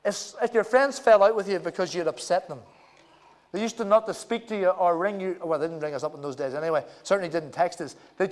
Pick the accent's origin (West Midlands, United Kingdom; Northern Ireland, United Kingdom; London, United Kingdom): Northern Ireland, United Kingdom; I want to say that I'm Irish, but I don't know whether I was included in that, because I'm a northerner, and I'm British.